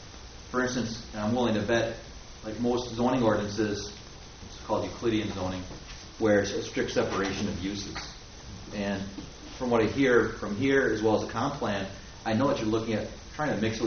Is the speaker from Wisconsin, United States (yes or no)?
yes; Howard, Wisconsin, United States; Like in my hometown in Howard.